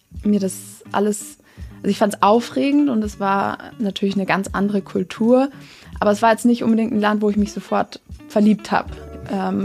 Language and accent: German; Munich, Bavaria, Germany; moved away as an adult; eigentlich geboren und aufgewachsen bin ich in München. Aber ja, ich würde mich jetzt ehrlich gesagt gar nicht so als typische Münchnerin sehen. Und ich lebe da auch schon seit langem nicht mehr, also eigentlich seitdem ich meinen Schulabschluss dort gemacht habe.